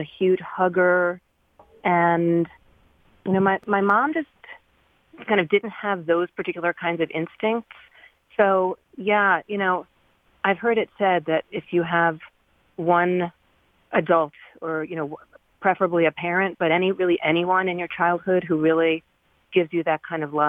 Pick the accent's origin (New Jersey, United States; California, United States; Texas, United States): New Jersey, United States; Yeah, I was raised in New Jersey, just outside of New York City.